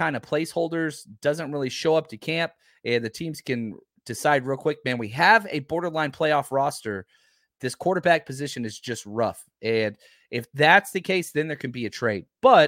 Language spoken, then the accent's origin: English; Texas, United States; I'm from Dallas-Fort Worth.